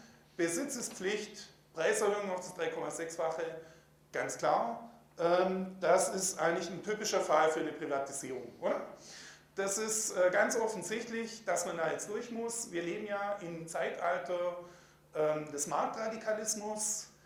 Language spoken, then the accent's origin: German; Swabia, Germany; ich bin Schwabe, ich gebe es zu, also Deutsch war meine erste Fremdsprache